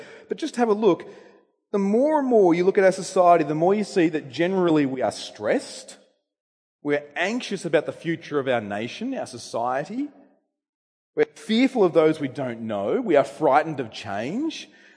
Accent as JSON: {"language": "English", "country": "Australia", "said": "G'day, I'm from Australia."}